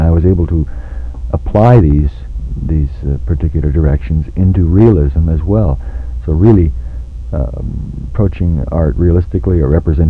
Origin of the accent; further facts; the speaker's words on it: Sault Ste. Marie, Ontario, Canada; when I came down from Sault Ste. Marie to Toronto, the age of 18, to become a student at the art college.